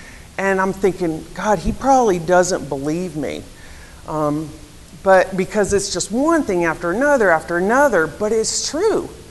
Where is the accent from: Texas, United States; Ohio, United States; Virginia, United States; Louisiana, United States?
Virginia, United States; moved away as an adult; So, my background is, I'm originally from Virginia, transplanted to Atlanta for college. From a Jewish family, very traditional, 2 older brothers, we were all adopted.